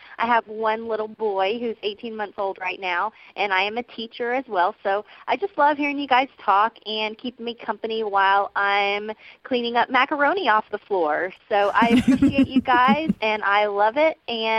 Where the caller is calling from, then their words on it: Tallahassee, Florida, United States; I'm calling from Tallahassee, Florida. That's right, go Seminoles.